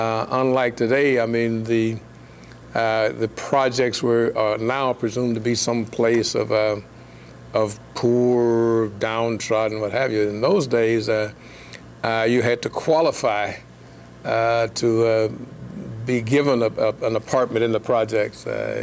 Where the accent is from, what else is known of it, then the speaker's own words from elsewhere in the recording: Memphis, Tennessee, United States; I was born in Memphis, Tennessee. One of originally three children.